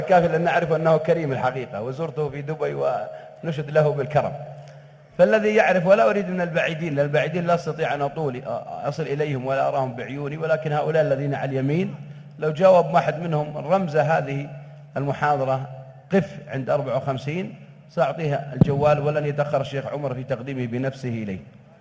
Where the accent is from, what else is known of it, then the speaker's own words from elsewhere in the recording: Saudi Arabia; وأتألم أنا كسعودي